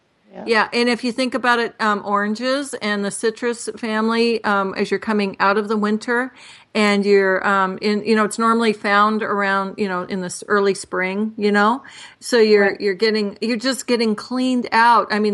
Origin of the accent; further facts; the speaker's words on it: California, United States; because I grew up in California, our oranges didn't look anything like the oranges that are in our produce section.